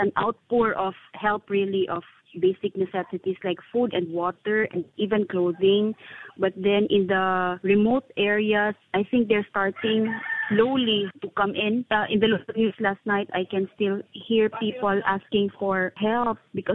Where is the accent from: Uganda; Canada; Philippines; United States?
Philippines; Mindanao; from the Philippines here in Mindanao.